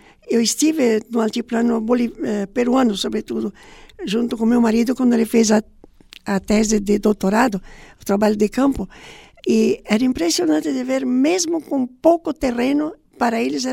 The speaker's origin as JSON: {"language": "Portuguese", "region": "Paraná", "country": "Brazil", "said": "Como eu venho lá do Paraná, você põe três produtos, né?"}